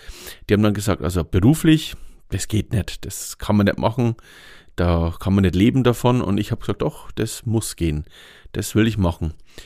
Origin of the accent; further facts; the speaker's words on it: Bavaria, Germany; ich wollte schon gerne in meiner Heimat bleiben. Aber in der Heimat, hier in der Oberpfalz